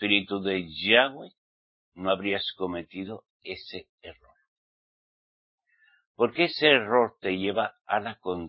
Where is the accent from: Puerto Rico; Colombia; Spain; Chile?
Spain; Navarre; Mi tierra, Navarra, España, fluye leche y miel.